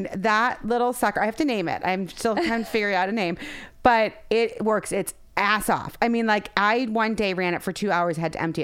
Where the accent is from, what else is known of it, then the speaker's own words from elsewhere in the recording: Ohio, United States; And, you know, growing up in Ohio, you know, she didn't work.